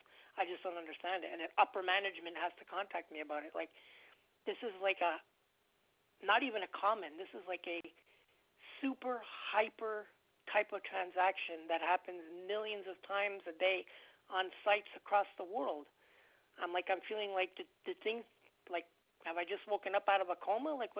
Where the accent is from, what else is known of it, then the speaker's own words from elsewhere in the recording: Canada; Why is there so much focus on me being Canadian? I don't understand it.